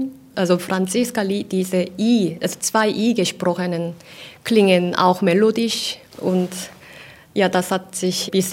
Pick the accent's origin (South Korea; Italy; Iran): South Korea; Seoul; now in Germany; Mein Leben in Deutschland ist auch sehr wahr, aber meine Heimat ist auch in Seoul.